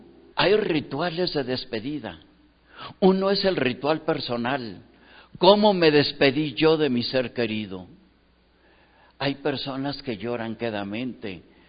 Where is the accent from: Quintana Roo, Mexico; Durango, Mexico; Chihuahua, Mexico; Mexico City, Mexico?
Durango, Mexico; soy de Durango, la casa de mis papás en Durango